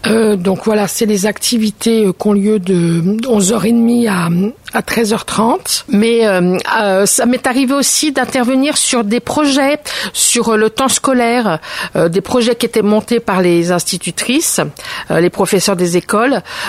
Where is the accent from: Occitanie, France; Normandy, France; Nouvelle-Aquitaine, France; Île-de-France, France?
Île-de-France, France; Argenteuil; Je suis originaire d'Argenteuil